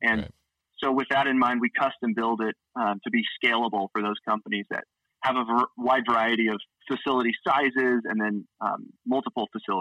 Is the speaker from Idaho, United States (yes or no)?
yes; Boise, Idaho, United States; So I'm originally from Boise, Idaho.